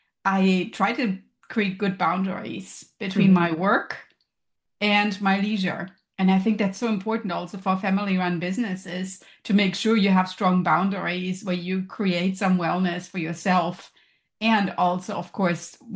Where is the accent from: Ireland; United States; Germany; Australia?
Germany; Hesse; I think Germans definitely have it down with regard to the structure.